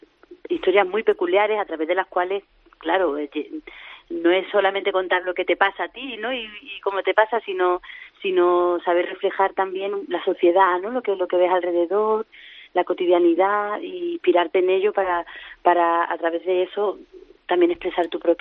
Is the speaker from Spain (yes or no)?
yes; Andalusia, Spain; accent: Andalusian; yo iba con mi acento andaluz, que a ellos les sonaba dulce, les sonaba bonito también.